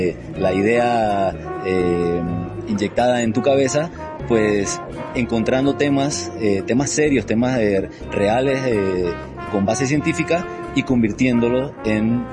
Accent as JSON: {"language": "Spanish", "country": "Panama", "said": "soy de Panamá."}